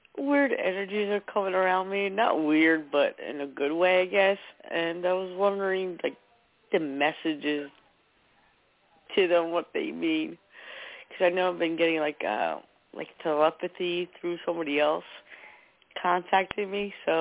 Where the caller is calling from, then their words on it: New Jersey, United States; New Jersey.